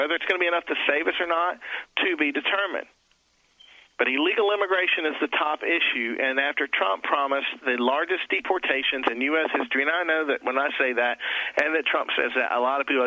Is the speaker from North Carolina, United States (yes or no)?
yes; North Carolina, United States; In my home state of North Carolina, my friends in the General Assembly, we haven't announced this yet.